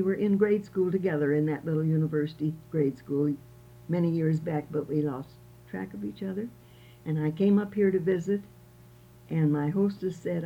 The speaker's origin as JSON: {"language": "English", "town": "Columbia", "region": "Missouri", "country": "United States", "tie": "born or raised there", "also_born_or_lived": "Lincoln, Nebraska", "said": "I was born in Lincoln, Nebraska in 1897. And about the time I was five, we moved to Columbia, Missouri. So I always think of myself as a Missourian rather than my Nebraska connections."}